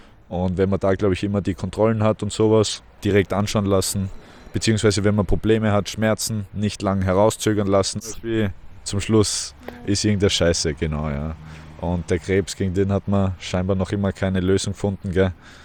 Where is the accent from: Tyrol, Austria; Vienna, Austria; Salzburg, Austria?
Tyrol, Austria; Wir sind eigentlich Tiroler. Ich bin nur so halb dort aufgewachsen.